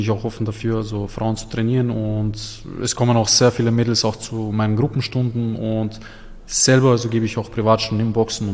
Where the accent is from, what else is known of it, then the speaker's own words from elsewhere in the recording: Wolfsburg, Lower Saxony, Germany; also born or lived in Vienna; now in Austria; Okay, ich bin in Wolfsburg aufgewachsen.